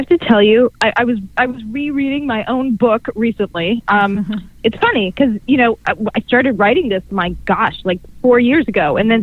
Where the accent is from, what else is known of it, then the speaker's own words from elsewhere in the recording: Atlanta, Georgia, United States; I grew up in Atlanta, Georgia, and growing up, I always went to this amazing repertory theater called the Alliance Theater.